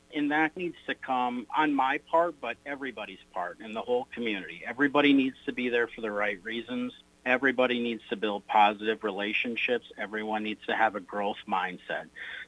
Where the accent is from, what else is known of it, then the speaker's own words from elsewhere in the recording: Cascade, Iowa, United States; I grew up in Cascade, Iowa. I grew up farming. I was active in 4-H and FFA.